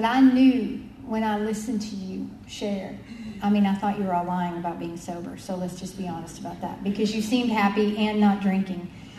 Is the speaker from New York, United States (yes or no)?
no; Austin, Texas, United States; Now, I grew up in Austin, Texas in the late 60s and 70s, and when my folks went out, we went with them.